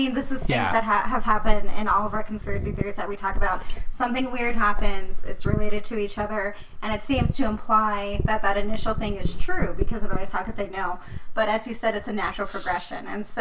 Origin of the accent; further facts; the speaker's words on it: Bible Belt, United States; Growing up in the Bible Belt, there was I would often hear of, like, the world is ending stories